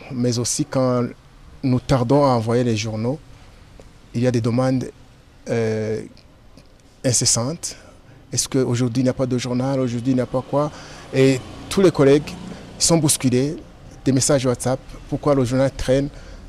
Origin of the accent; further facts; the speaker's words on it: Burundi; moved away; On est ici comme réfugiés, on a quitté le Burundi parce qu'il y a une crise qui touchait notre métier. On a fui, on s'est installé ici, on travaille.